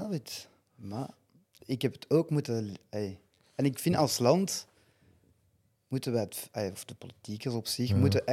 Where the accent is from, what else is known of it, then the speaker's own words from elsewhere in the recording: Anderlecht, Brussels, Belgium; ik ben opgegroeid in Anderlecht, een van de eerste wijken, quartiers, Keurigheim Clemenceau, als Vlaamse Brusselaar.